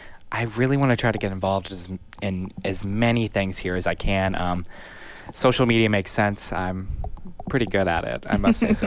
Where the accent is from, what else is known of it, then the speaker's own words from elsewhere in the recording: Indiana, United States; Well, I am from Southern Indiana. That's a very large area. I'm actually very close to Louisville, Kentucky.